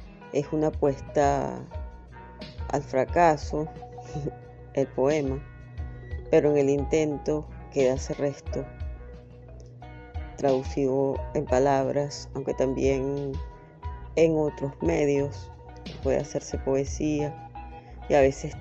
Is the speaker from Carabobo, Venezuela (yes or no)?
no; Caracas, Capital District, Venezuela; born there; nací en Caracas en mayo de 1968.